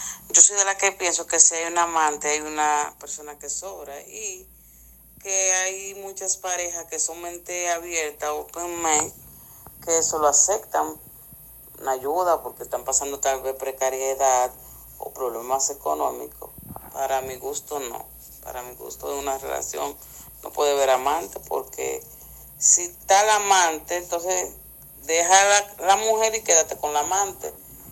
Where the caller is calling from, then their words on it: Dominican Republic; Hola, de República Dominicana, número uno.